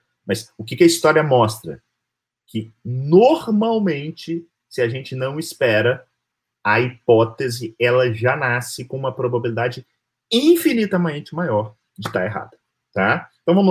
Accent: Espírito Santo, Brazil; Passei minha infância inteira no Espírito Santo

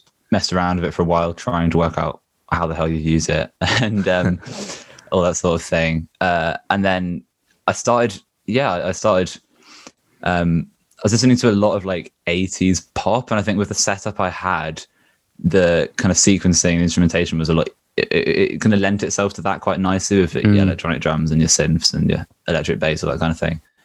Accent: Norwich, East of England, United Kingdom; also born or lived in Peterborough; now in Birmingham, United Kingdom; No, so I was born in Peterborough, but I've grew up in Norwich. I moved to Birmingham for university a couple of years ago. So I sort of fluctuate in between Birmingham and Norwich now.

